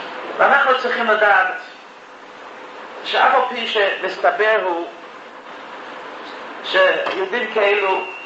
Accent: United States; אני לא יודע כמה הציבור פה מכיר, אני כן מכיר, אני אמריקאי.

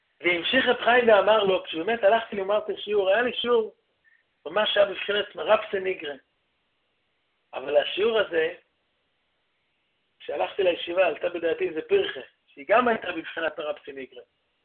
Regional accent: Haifa, Haifa District, Israel; שגם אני, בתור חיפאי, זכיתי להכיר אותו

